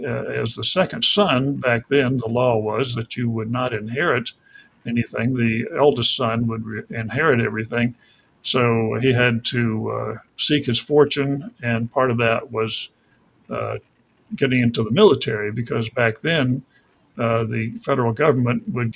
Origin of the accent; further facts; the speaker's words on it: Georgia, United States; also born or lived in Tennessee / North Carolina; I grew up in the South of the U.S., in Georgia, in Tennessee, and North Carolina.